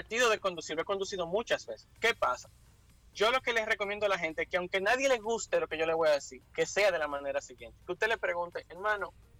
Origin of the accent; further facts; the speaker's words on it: Dominican Republic; Y nosotros, como dominicanos, aunque la gente no lo crea, con los mantenimientos somos muy ñoños.